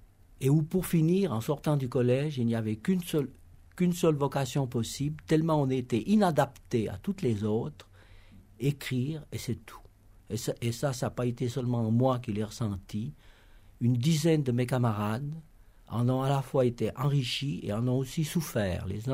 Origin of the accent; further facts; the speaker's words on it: Lausanne, Vaud, Switzerland; born there; Je suis né à Lausanne